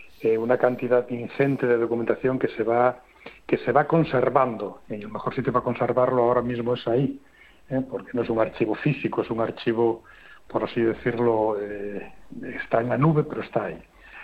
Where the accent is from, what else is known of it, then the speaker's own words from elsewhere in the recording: Cangas del Narcea, Asturias, Spain; me apasiona un poco todo este mundo de mi pueblo, de sus tradiciones, de la cultura y demás.